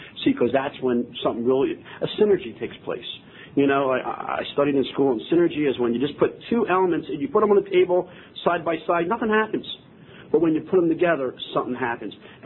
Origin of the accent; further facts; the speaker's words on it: Philadelphia, Pennsylvania, United States; my story begins, you know, with my family in Philadelphia. I was born and raised in Philadelphia.